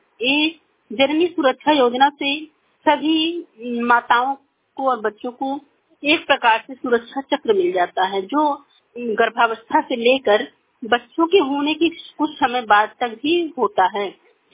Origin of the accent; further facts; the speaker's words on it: Uttar Pradesh, India; मेरा उम्र 55 साल है, मैं बस्ती जिले से हूँ।